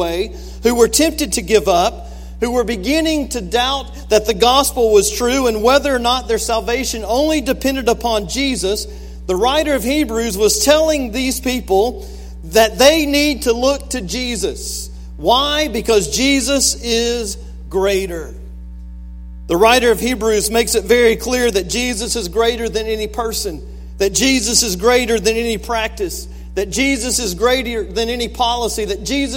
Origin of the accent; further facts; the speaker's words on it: Alabama, United States; I grew up in Alabama.